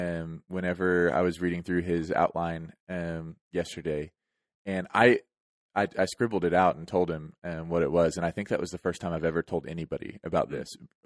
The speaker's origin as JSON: {"language": "English", "region": "Georgia", "country": "United States", "tie": "born or raised there", "said": "one day closer to me being able to eat a Whataburger in my hometown of Georgia."}